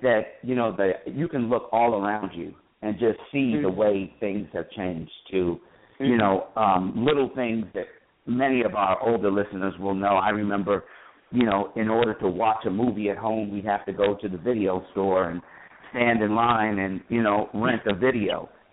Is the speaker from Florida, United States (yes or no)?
yes; Florida, United States; I grew up in South Florida, and my school was a mixed school